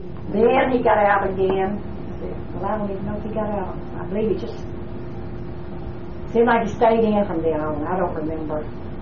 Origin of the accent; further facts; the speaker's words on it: Guntersville, Alabama, United States; They didn't do it in Gunnersville. They didn't do it in my hometown.